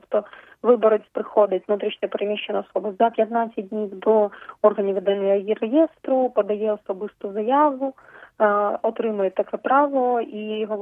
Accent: Crimea, Ukraine; now in Kyiv, Ukraine; я сама з Криму, що я живу в Києві вже півтора року

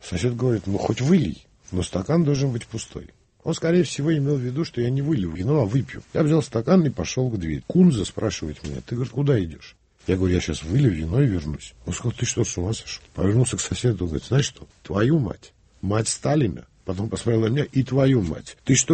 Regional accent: Georgia; А я же грузин, поэтому я могу это говорить так.

